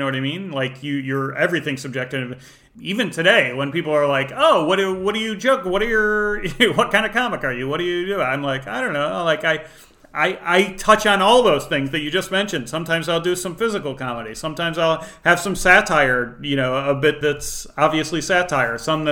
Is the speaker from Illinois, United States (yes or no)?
yes; Chicago, Illinois, United States; I grew up in Chicago, so Siskel and Ebert were big even